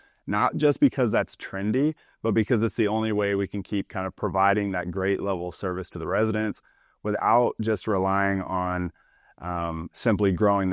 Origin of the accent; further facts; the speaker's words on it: Dallas, Texas, United States; also born or lived in Seattle; So I grew up in the North Dallas area. I've lived here almost in my entire life. Made a little short stint in Seattle